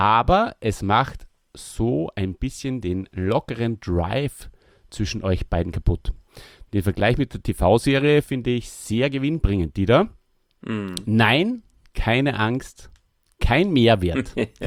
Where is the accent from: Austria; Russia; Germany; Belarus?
Austria; wir als Österreicher waren natürlich ein bisschen überrascht, wie der Nikolaus hier in dieser Folge dargestellt wird.